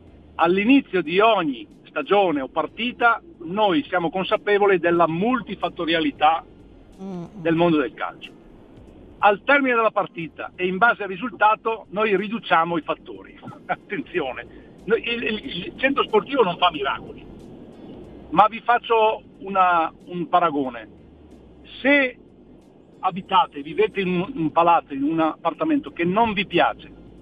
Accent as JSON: {"language": "Italian", "region": "Lombardy", "country": "Italy", "lives_now": "Verona, Italy", "said": "io vivo a Verona, sono bergamasco, ma Firenze fa parte della mia vita."}